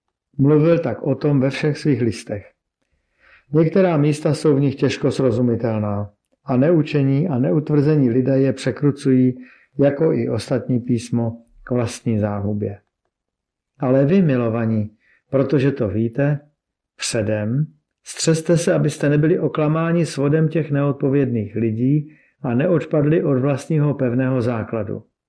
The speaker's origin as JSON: {"language": "Czech", "region": "Prague", "country": "Czechia", "tie": "born or raised there", "said": "římskokatolická církev. Narodil jsem se 6. srpna 1987 v Praze, vyrůstal jsem v Praze Dejvicích."}